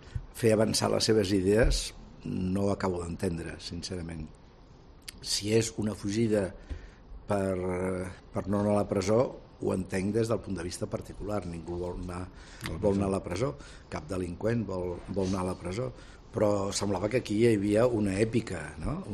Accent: Barcelona, Catalonia, Spain; born there; jo he nascut a Barcelona.

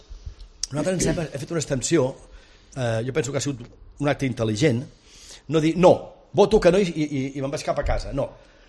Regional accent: Catalonia, Spain; sé el que som catalans i espanyols

